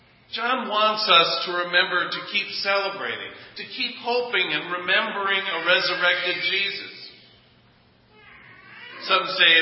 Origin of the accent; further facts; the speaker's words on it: Bayside, Wisconsin, United States; Now, I grew up in Bayside, not far from the shores of Lake Michigan, as most of you know, and I can remember a time or two having breakfast on the beach.